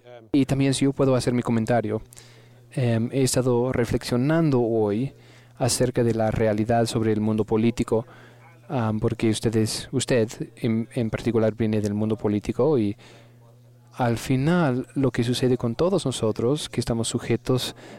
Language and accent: Spanish; United States; En mi país, hace 30 años o 40 años, se llamaba el punto de fusión. Y el punto de fusión quería decir que cuando llegaba inmigrantes a Estados Unidos, que ellos se volvían americanos, estadounidenses